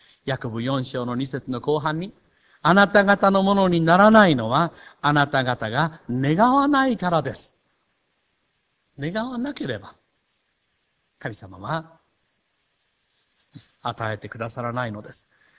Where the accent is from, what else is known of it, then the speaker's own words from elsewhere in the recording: Takamatsu, Kagawa, Japan; 帰るべきところは、高松ですか？私の出身地の信仰を持った母教会のある高松ですか？